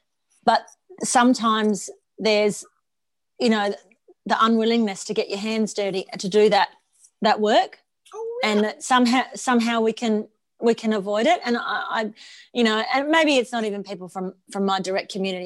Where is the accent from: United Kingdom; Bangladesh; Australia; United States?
Australia; Yeah, born and raised. Yes.